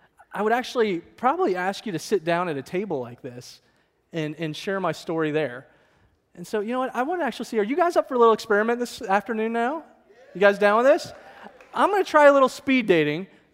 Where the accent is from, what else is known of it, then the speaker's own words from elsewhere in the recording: Kentucky, United States; born there; Well, sure. I was born in Kentucky, come on.